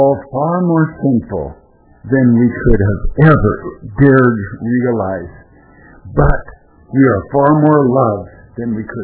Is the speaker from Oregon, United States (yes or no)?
yes; Roseburg, Oregon, United States; I was raised in Roseburg, Oregon, and it was basically a mill town, and most of the people came from the south, as our family did.